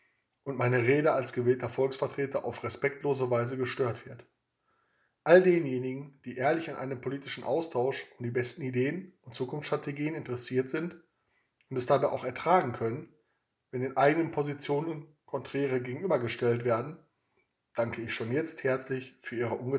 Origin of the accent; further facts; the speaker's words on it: Witten, North Rhine-Westphalia, Germany; So beträgt allein in meiner Heimatstadt Witten nur der finanzielle Corona-Schaden